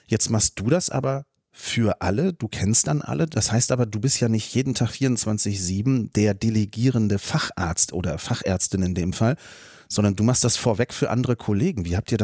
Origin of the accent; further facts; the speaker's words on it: North Rhine-Westphalia, Germany; Jetzt komme ich aus Nordrhein-Westfalen, anderes Bundesland als Tübingen